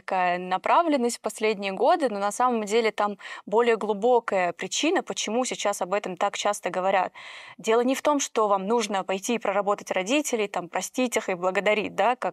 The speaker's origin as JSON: {"language": "Russian", "country": "Uzbekistan", "said": "Дело в том, что я из традиционной культуры, я из Узбекистана"}